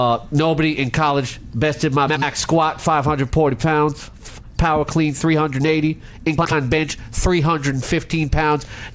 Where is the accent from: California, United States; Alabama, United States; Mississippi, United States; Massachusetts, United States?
Alabama, United States; also born or lived in Texas; I'm from Alabama and later moved to Texas.